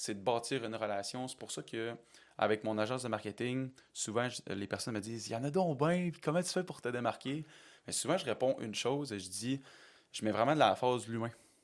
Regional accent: Alma, Quebec, Canada; J'ai une Alma, puis ça va peut-être paraître avec mon accent, mais ouais, c'est ça.

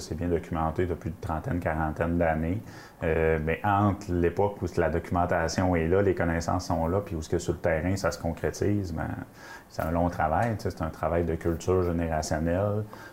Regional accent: Alma, Quebec, Canada; Moi, je suis natif d'Alma.

